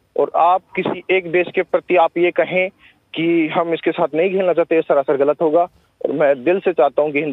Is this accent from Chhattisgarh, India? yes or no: no; Kotputli, Rajasthan, India; और मैं कोटपुतली से बिलोंग करता हूँ।